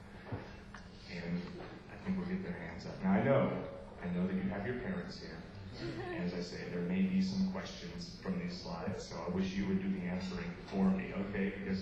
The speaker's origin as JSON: {"language": "English", "region": "New York", "country": "United States", "tie": "born or raised there", "said": "This is very interesting to me because this is my hometown. I know so little about it because I'm on the road all the time."}